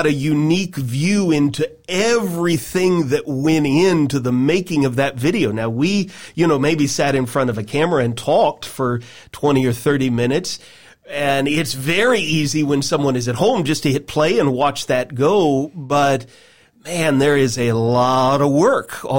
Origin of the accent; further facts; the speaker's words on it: Nashville, Tennessee, United States; also born or lived in Central Florida; I did the majority of my growing up in Nashville, Tennessee